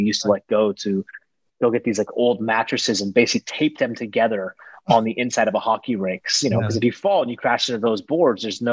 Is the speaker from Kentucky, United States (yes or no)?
no; Seattle, Washington, United States; I grew up in the Seattle region.